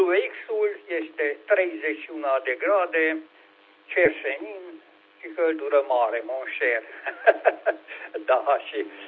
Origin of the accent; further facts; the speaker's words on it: Târgu Secuiesc, Covasna County, Romania; now in Moinești, Romania; Păi eu sunt din Târgu Secuiesc, Covasna, dar mutat la Moinește